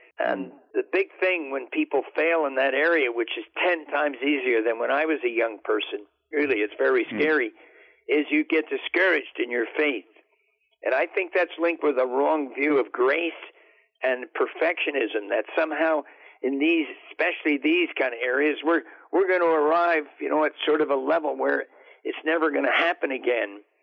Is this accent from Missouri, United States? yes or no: no; New Jersey, United States; And we phoned some people back in my home state, New Jersey, and they coughed up the money to put a rebuilt engine, and we went to Mexico.